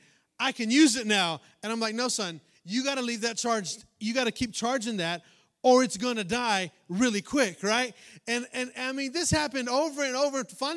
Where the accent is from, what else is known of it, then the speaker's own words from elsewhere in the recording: Texas, United States; And you know, we're from West Texas. We don't know what to do when it snows, right?